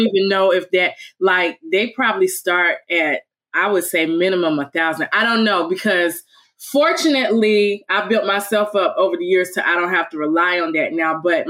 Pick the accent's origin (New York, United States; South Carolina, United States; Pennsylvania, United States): South Carolina, United States; Conway; I don't just hone in on Myrtle Beach because I'm from Conway.